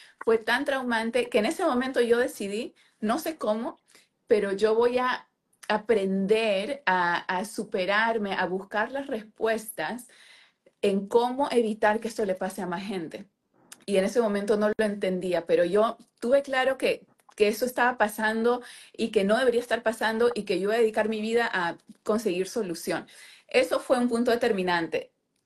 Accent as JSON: {"language": "Spanish", "region": "Lima", "country": "Peru", "tie": "born or raised there", "said": "soy de Lima, Perú. Entonces, mi país, como muchos de los nuestros, es un país pobre"}